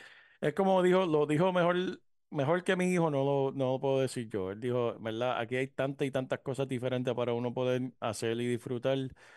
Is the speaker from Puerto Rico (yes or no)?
yes; Puerto Rico; nací en Puerto Rico, me crié en Puerto Rico, pero esta vez fui como turista